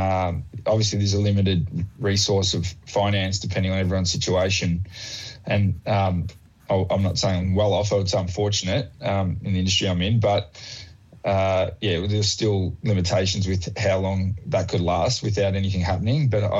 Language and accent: English; Queensland, Australia; And growing up in Queensland, north of Brisbane, about 25 k's north, it was quite rural back then.